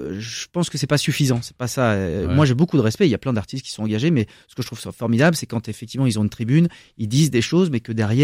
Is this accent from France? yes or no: yes; Paris, Île-de-France, France; « oui, je suis parisien, fils de parisien »